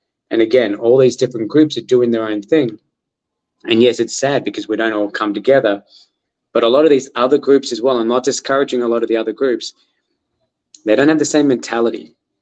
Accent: Australia; moved away; I'm come from a different country. I'm from Australia, right? And our mentality is very different.

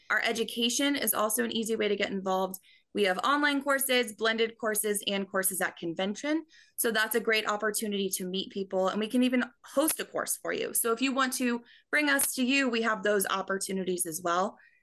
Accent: Kansas City, Missouri, United States; Yeah, so I'm a Kansas City kid. I grew up here out in the suburbs of Kansas City

